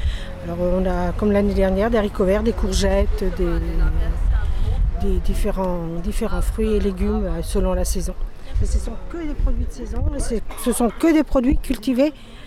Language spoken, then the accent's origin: French; Cléry-Saint-André, Centre-Val de Loire, France; On vient de Cléry-Saint-André.